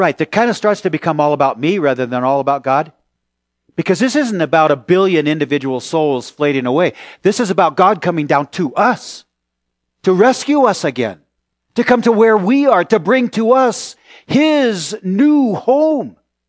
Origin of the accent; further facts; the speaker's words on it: Walnut Creek, California, United States; when I was growing up in Walnut Creek on Palmer Road